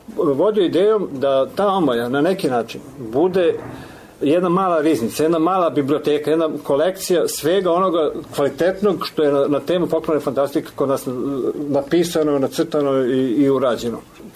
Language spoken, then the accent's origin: Serbian; Velika Plana, Serbia; ja nisam iz Beograda, ja sam iz Velike Plane i dan danas živim u Velikoj Plane, ali stanem u Beogradu zbog posla.